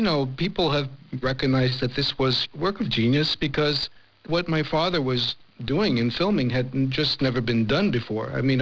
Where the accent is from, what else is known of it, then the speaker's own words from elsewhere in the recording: France; I was raised in France by my mother